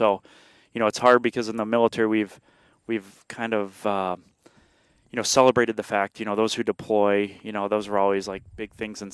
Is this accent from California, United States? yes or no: no; Illinois, United States; as a guy who, again, growing up in Illinois, Illinois public school education.